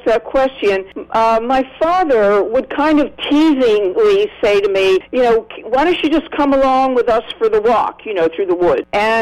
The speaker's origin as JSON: {"language": "English", "town": "Altoona", "region": "Pennsylvania", "country": "United States", "tie": "born or raised there", "said": "I grew up in Altoona, Pennsylvania. When I grew up, Altoona was still a railroad town."}